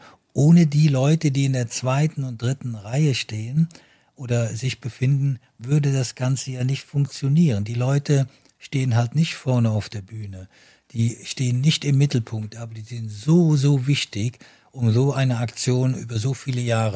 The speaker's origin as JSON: {"language": "German", "region": "Rhineland-Palatinate", "country": "Germany", "tie": "born or raised there", "said": "da lebe ich von Bad Neuenahr-Ahrweiler rübergegangen bin in Westerwald, in meinen Heimatort."}